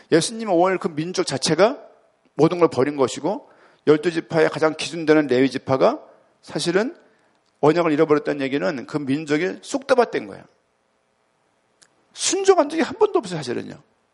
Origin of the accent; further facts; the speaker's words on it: Seoul, South Korea; 저는 그 전까지는 저 서울 사람입니다.